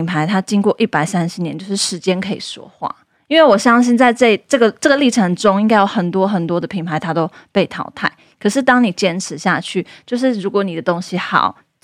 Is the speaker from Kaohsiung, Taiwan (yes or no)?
yes; Kaohsiung, Taiwan; 回来台湾之后，我就是在高雄，因为我是高雄人